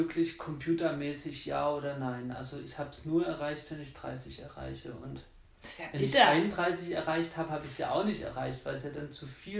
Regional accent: Germany; Ich war mal in China und so und meinte, ich komme aus Deutschland.

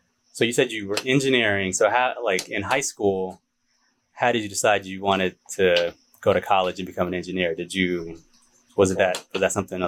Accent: Illinois, United States; You know, I grew up in Illinois

